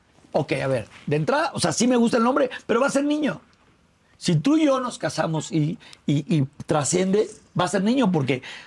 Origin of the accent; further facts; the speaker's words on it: Monterrey, Nuevo León, Mexico; Y yo soy regio.